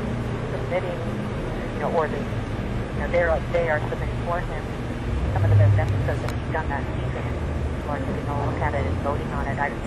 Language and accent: English; Iowa, United States; But no, I'm curious where she's from. I grew up in the Papua, Iowa.